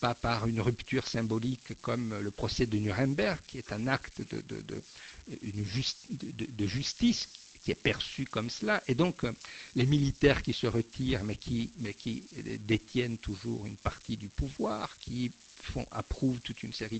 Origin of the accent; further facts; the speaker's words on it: Italy; je suis italien, la mémoire du colonialisme en Italie